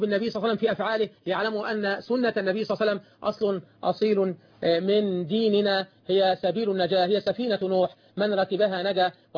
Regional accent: Egypt

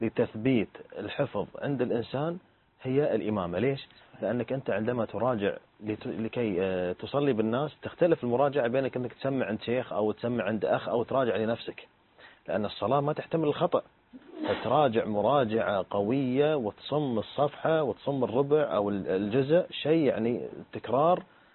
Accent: Qatar; كانوا بالفعل بالنسبة لنا إحنا كأئمة قطريين كانوا قدوات

